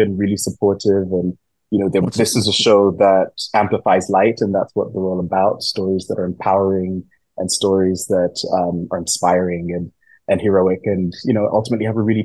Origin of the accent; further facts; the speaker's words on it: Kenya; growing up in Kenya, so I grew up here.